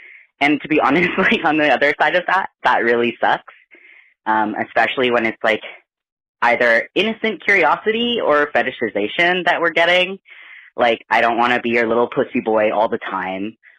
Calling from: Canada; I'm calling from Canada.

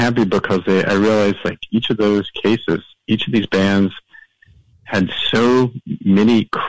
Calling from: Atlanta, Georgia, United States; I'm calling from Atlanta, Georgia.

